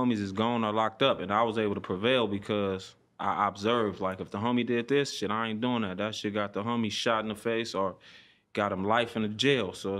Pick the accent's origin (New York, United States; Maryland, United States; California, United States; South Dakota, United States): California, United States; Compton; Shit, I'm from Compton, yep. Born and raised.